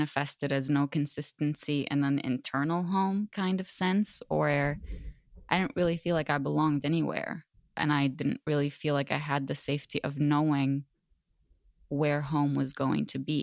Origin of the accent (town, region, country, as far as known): Lebanon; born or raised there; first language Arabic; English is a second language; now in Canada